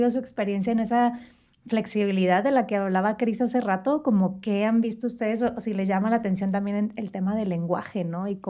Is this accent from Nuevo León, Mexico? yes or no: yes; Monterrey, Nuevo León, Mexico; now in Mexico City, Mexico; cuando vine de Monterrey a vivir a la Ciudad de México, que el lenguaje es completamente distinto